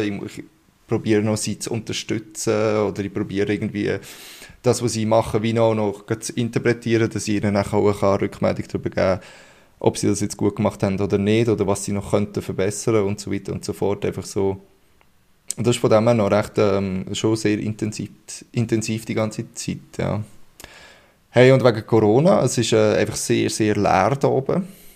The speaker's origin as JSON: {"language": "German", "country": "Switzerland", "tie": "born or raised there", "said": "ich bin im Flachland aufgewachsen"}